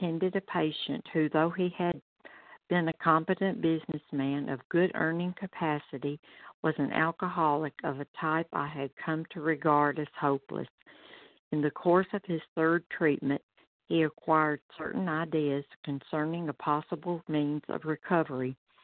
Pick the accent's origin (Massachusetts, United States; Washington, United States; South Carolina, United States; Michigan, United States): South Carolina, United States; Malden; I'm from Malden, South Carolina.